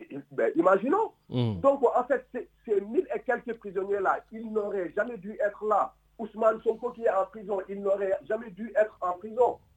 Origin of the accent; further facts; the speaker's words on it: Senegal; Nous sommes tous des Sénégalais, nous sommes bien éduqués.